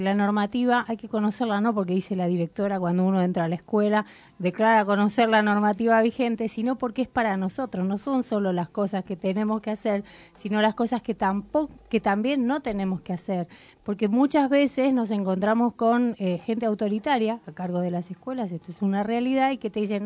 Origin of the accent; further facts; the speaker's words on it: Merlo, Buenos Aires Province, Argentina; Quiero aclarar que yo también soy oriunda de Merlo, pero me exilié acá en este distrito.